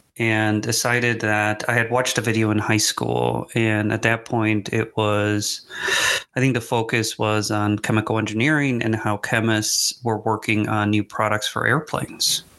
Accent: Mexico; We come from Mexico, and that just was not normal.

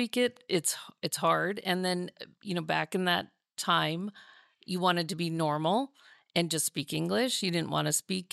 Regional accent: Astoria, Oregon, United States; So I was born in Astoria. So I can now kind of proudly say I think I'm a third generation Astorian.

